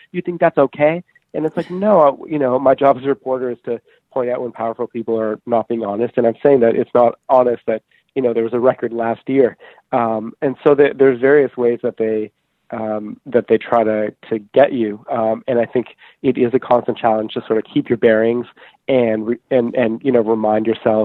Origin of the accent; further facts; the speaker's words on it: Canada; You know, I'm a Canadian.